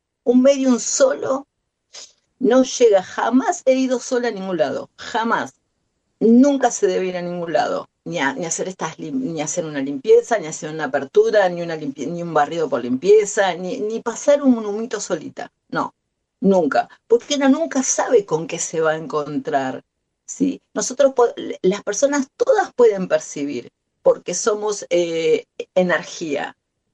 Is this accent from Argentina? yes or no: yes; Argentina; somos argentinos y necesitamos entrar en un lugar y ver 155.403 títulos